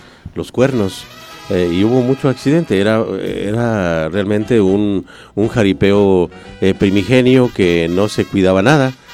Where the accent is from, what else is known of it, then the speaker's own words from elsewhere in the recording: Oaxaca, Mexico; esa historia nos dice que existimos como pueblo mixteco, como oaxaqueños, como mexicanos.